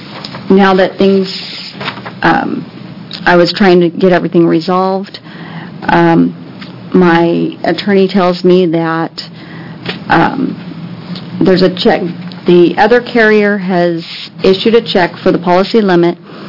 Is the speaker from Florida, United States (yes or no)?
no; Gladstone, Oregon, United States; from Gladstone, Oregon.